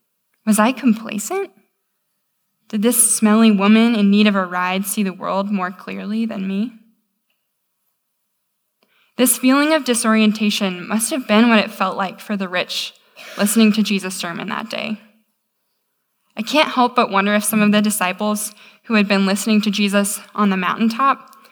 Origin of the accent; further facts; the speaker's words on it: Iowa, United States; I'm from Iowa, so weather is like something we talk about all the time.